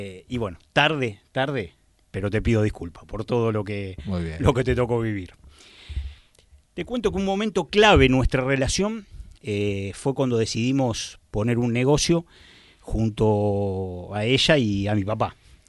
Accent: Buenos Aires, Argentina; A los 3 o 4 años nos mudamos a Villaluro.

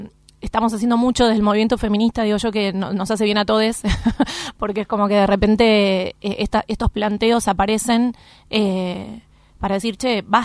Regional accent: Buenos Aires, Argentina; mi barrio natal es Versalles, a 6 cuadras de la cancha de Vélez.

